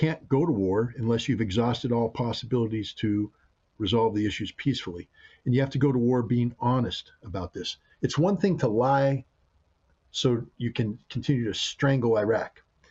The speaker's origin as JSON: {"language": "English", "country": "United States", "said": "I'm an American and I do what my government tells me."}